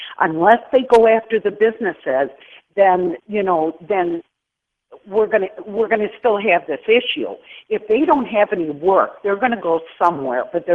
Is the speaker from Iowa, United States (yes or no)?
no; Grand Rapids, Michigan, United States; I'm from Grand Rapids, tons of fruit, not in the city, obviously.